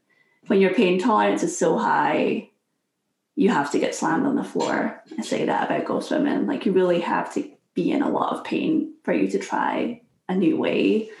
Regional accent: Scotland, United Kingdom; I'm from Scotland. I grew up in Scotland

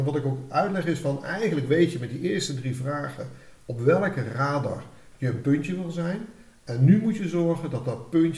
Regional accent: 's-Hertogenbosch, North Brabant, Netherlands; accent: Den Bosch; Want je hoort misschien aan mijn accent dat ik uit een bos kom en niet uit deze regio, bij Doetinchem.

